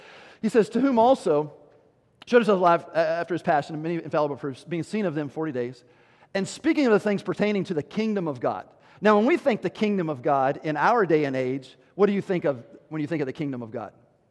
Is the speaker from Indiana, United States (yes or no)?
no; Tennessee, United States; I grew up in Tennessee, and whenever you were going to call someone stupid, you would call them ignorant.